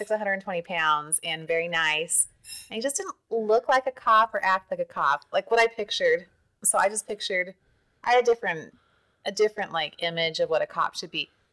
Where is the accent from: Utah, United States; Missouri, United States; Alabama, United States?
Utah, United States; also born or lived in California; I was born in California and moved to Utah when I was one.